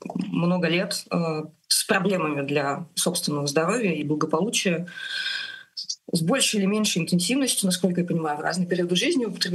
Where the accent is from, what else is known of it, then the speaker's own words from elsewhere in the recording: Novosibirsk, Novosibirsk Oblast, Russia; А мы из Новосибирска все, из очень рабочей окраины.